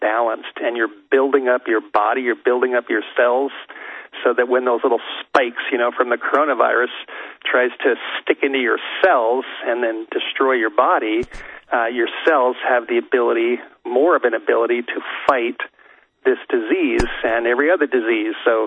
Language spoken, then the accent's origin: English; Los Angeles, California, United States; now in Idaho, United States; I grew up in the Hollywood Hills in Southern California. Now I'm living in North Idaho, way up in the mountains. I got out of L.A.